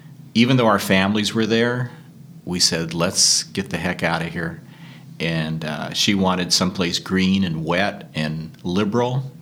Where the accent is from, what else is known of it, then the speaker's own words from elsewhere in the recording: California, United States; now in Oregon, United States; Originally Southern California.